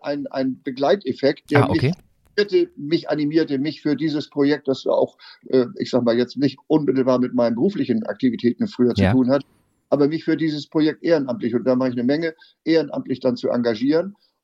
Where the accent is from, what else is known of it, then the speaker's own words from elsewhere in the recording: Schleswig-Holstein, Germany; ich komme hier aus der Nähe von Eckernförde. Wir leben auf einem großen familiären landwirtschaftlichen Betrieb